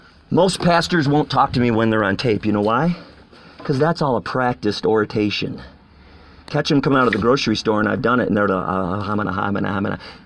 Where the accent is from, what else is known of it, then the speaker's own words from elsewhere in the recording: Chicago, Illinois, United States; He went around with a survey in his neighborhood finding out, I'm from Chicago, where he's from.